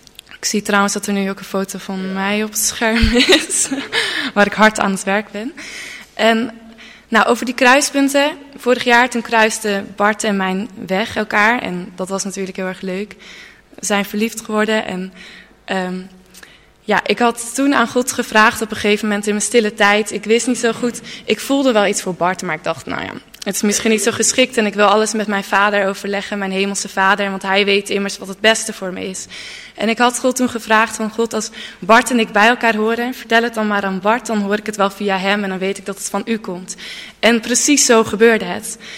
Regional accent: Friesland, Netherlands; ik ben 21 jaar oud. Daar zitten mijn ouders. Ik kom uit Friesland. Ik woon sinds kort weer in Friesland. Ik heb eerst in Ede gestudeerd, maar woon nu weer thuis.

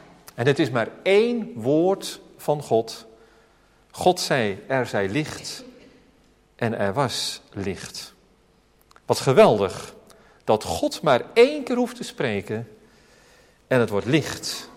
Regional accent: Alphen aan de Rijn, South Holland, Netherlands; Ik weet nog goed dat ik als jochie van 6 jaar... bij ons in Alphen aan de Rijn woonde gewoon aan een gewone straat waar heel veel kinderen 's avonds op straat speelden.

